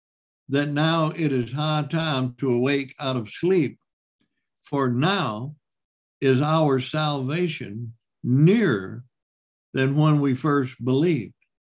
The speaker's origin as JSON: {"language": "English", "region": "Mississippi", "country": "United States", "said": "What would I know? I'm just from Mississippi."}